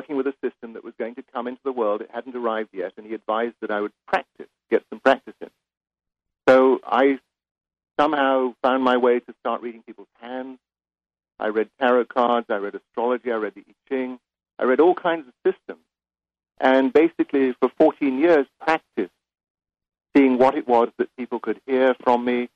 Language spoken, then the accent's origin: English; England, United Kingdom; I grew up in England. I had a childhood in England. I went to school there